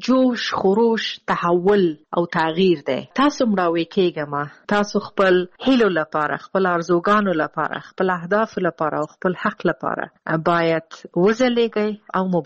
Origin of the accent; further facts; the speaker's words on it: Afghanistan; moved away; زه ورځ شمیرم چې زه بیرته کله خپل ملک ته ځم او بیرته خپل ټاټوبی خپل خلکو سره